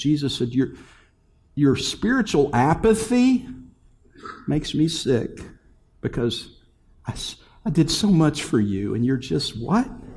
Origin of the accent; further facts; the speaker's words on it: Bristol, Virginia, United States; When I was young, I grew up in the Bristol, Virginia, Bristol, Tennessee area. It's the same city in two states.